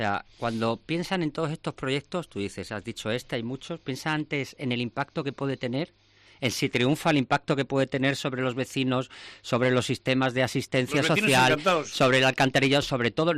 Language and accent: Spanish; Extremadura, Spain; Yo viajo mucho por España, soy extremeño y me encanta Extremadura